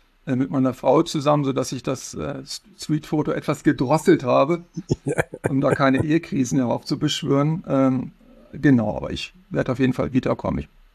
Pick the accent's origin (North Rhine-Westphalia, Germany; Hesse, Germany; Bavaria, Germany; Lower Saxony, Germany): Lower Saxony, Germany; Braunschweig; Also ich fotografiere nun gezwungenermaßen in viele meiner Heimatstadt und selbst im schläfrigen Braunschweig kann man gute Fotos machen.